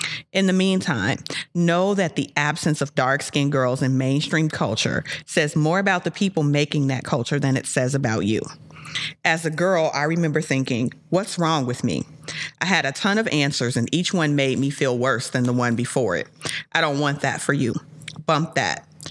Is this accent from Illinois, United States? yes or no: yes; Chicago, Illinois, United States; Like, I was summertime shy, because I'm from Chicago.